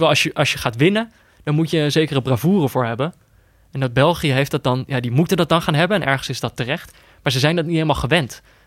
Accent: North Brabant, Netherlands; Nou ja, ik ben in Brabant opgegroeid.

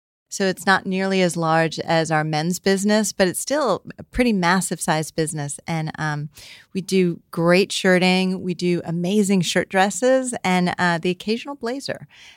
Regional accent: San Francisco, California, United States; My dad actually worked, so we grew up in San Francisco.

